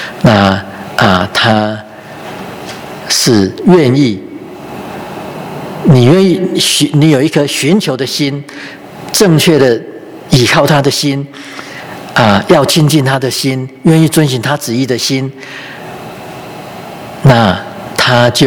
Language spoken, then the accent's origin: Chinese; China; 我们中国人说这个敬鬼神而远之嘛